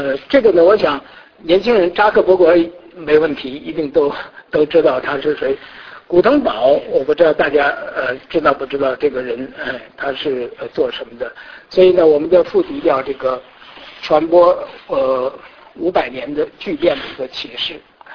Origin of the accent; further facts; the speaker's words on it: Beijing, China; 我是北京过来的